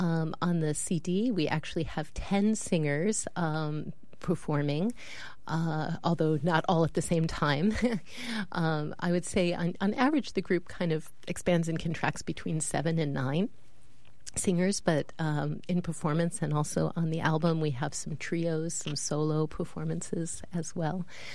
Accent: United States; our own sort of artistic sensibility as American artists who've sort of been exploring world music and contemporary music traditions now for almost three decades.

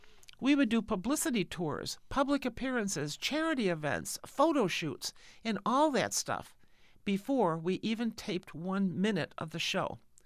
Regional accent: Miami, Florida, United States; I did 100, 150 commercials growing up in Miami.

